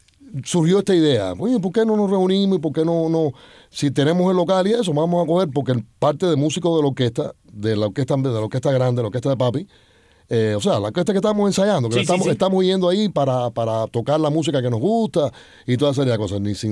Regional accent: Cuba; Porque soy cubano, yo no soy italiano, ni soy. Soy cubano y esa música, me crié con esa música

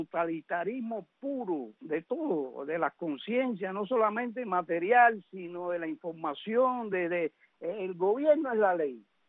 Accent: Cuba; moved away; los cubanos que vivimos afuera

